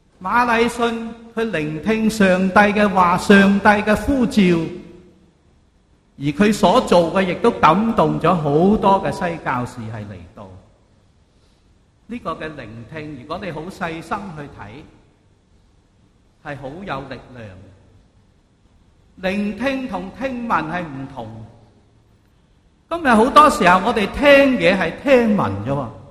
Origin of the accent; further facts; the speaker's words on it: China; 如果大家有留意，我哋中国人造字系好有意思嘅。